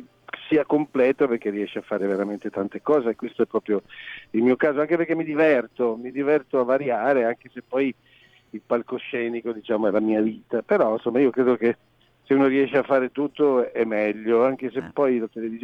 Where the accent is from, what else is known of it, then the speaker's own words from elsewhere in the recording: Livorno, Tuscany, Italy; born there; Io poi sono nato anche in Toscana, sono nato a Livorno